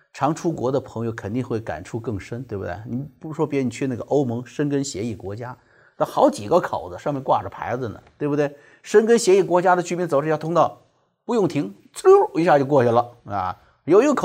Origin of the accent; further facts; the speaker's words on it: China; 那个时候好像觉得哇，我们中国人想到世界哪就去哪了